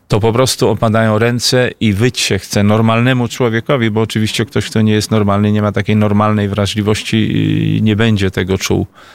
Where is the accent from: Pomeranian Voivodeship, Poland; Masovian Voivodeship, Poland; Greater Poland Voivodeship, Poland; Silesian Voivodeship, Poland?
Masovian Voivodeship, Poland; Warsaw; właśnie jako warszawiak, tam od co najmniej 6 pokoleń